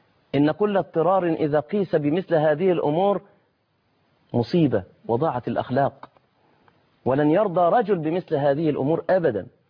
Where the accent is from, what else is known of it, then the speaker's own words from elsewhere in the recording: Egypt; ويقول رئيس الشرطة عندنا في مصر على رقبتي ولا على روحي